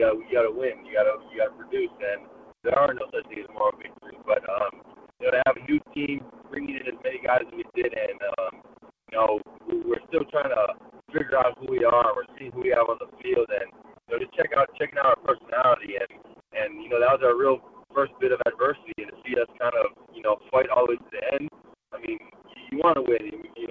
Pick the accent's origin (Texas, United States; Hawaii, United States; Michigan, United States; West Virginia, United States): Hawaii, United States; Honolulu; Yeah, it's one of the things I definitely took for granted. You know, obviously something all I ever knew, but you know, I had that small town feeling a little bit my senior year when I was like, I need to get out of here